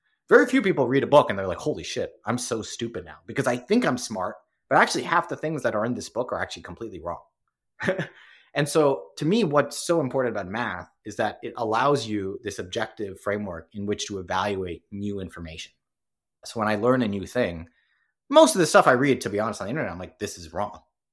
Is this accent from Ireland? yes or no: no; Hong Kong; also born or lived in New York, United States / Singapore / London, United Kingdom; my parents are from India. I was born in New York, grew up in Hong Kong, Singapore, and London.